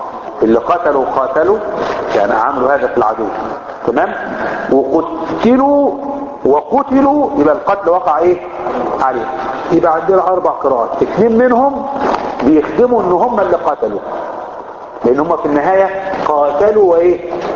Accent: Egypt; احنا مصريين ومصري ده ليه عزة

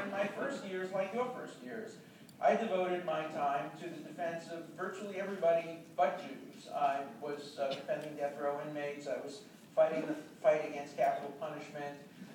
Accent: Brooklyn, New York, United States; And I start out with my growing up in Brooklyn, and I talk about the formative period of my life.

